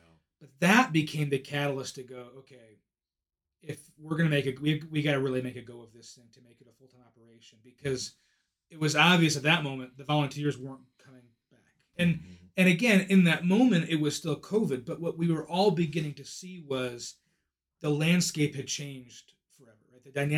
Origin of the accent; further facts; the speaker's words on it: Michigan, United States; Where I grew up down in Macomb County did this.